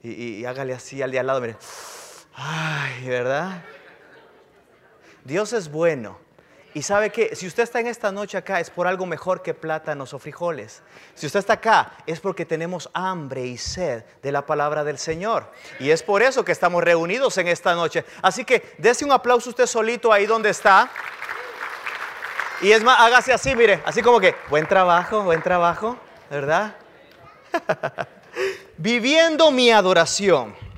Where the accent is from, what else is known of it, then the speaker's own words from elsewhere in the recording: El Salvador; yo me acuerdo en mi país, allá en El Salvador